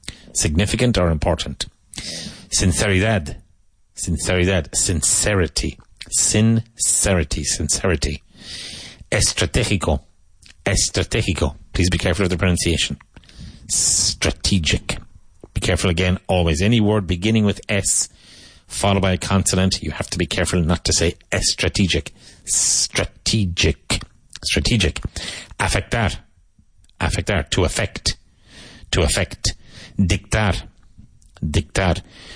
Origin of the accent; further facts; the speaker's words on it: Ireland; Now, when I was growing up in Ireland, a lot of people had, not anymore, small portable gas heaters in their house.